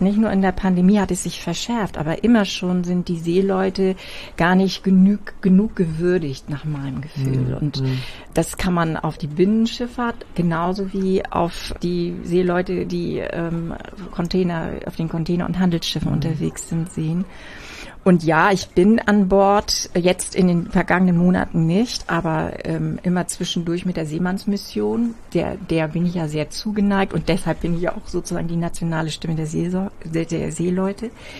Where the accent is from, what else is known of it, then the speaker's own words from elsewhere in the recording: Wesselburen, Schleswig-Holstein, Germany; Na, ich bin ja ein Küstenmensch. Ich komme ja aus Wesselburen, also bin in Büsum zur Schule gegangen